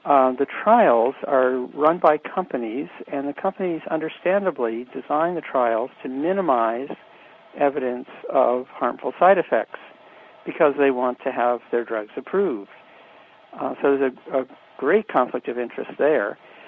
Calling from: Princeton, New Jersey, United States; I'm calling from Princeton, New Jersey.

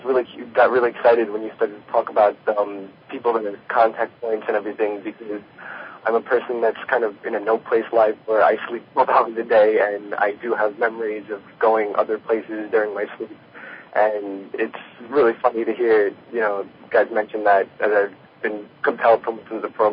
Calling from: Brooklyn, New York, United States; I'm from Brooklyn, New York. I'm 17

